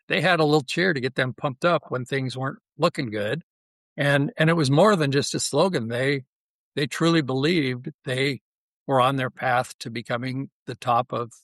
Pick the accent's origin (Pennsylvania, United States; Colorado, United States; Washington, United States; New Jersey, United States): Washington, United States; Seattle; Not to be too boastful of my hometown team, but I'm in Seattle, and the Seattle Seahawks this year have that synergy.